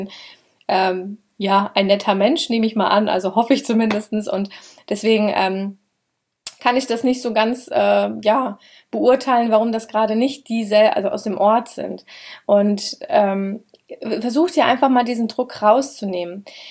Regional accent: Schotten, Hesse, Germany; Also Schotten, da wo ich herkomme, das sind ungefähr 12.000 Einwohner mit den Käfern drumherum, verständlicherweise, also nicht direkt Kernstadt Schotten. Und es ist eine Kleinstadt. Und unsere größere Stadt, Großstadt ist Gießen.

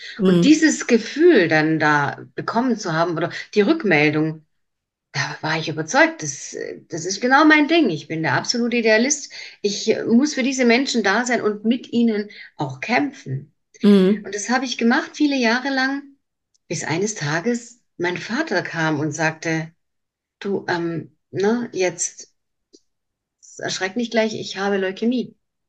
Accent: Biberach, Baden-Württemberg, Germany; moved away as an adult; aus deinem kleinen, beschaulichen Biberach, das war meine Heimat damals

